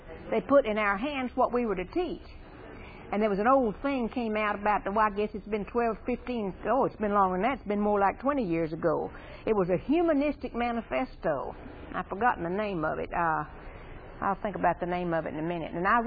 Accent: Louisiana, United States; And I grew up near Shreveport, and I'll tell you, there is no more meanness and crime in Shreveport.

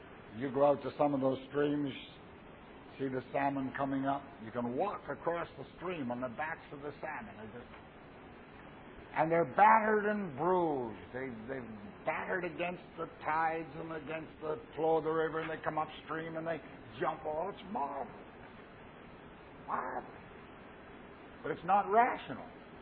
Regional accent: Canada; I'm a Canadian, and we're very proud of our Canadian geese.

